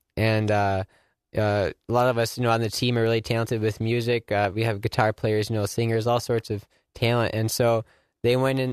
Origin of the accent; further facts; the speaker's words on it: Wisconsin, United States; I'm also from Wisconsin.